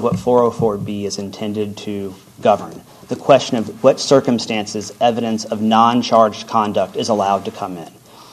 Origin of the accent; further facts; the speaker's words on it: Nashville, Tennessee, United States; For example, I come from Nashville.